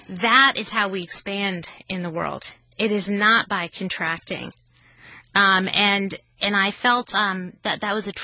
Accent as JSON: {"language": "English", "region": "East Coast", "country": "United States", "tie": "born or raised there", "lives_now": "Texas, United States", "said": "because I was raised on the East Coast. And then when I came down here, you know, I'm raising Jewish kids in Texas."}